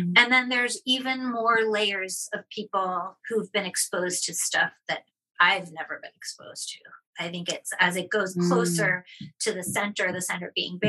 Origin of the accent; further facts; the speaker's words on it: Boston, Massachusetts, United States; now in Seattle, United States; I'm from Boston, and then I moved to Seattle, and I sought out the same kind of yoga